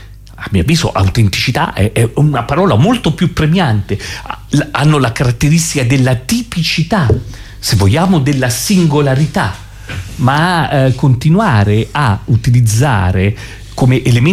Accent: Abruzzo, Italy; come abruzzese mi sarebbe proibito

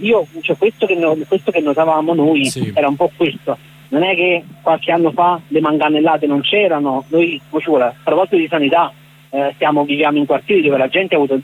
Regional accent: Naples, Campania, Italy; essendo napoletano, materialista sì, ma pur sempre scaramantico

